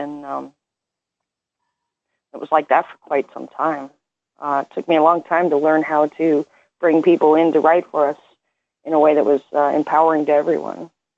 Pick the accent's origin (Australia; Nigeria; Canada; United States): Canada; I'm sorry, I'm Canadian.